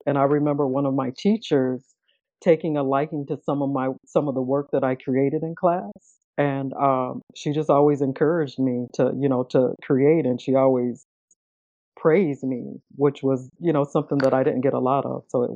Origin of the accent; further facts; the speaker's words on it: Aurora, United States; And growing up in Aurora, we were poor.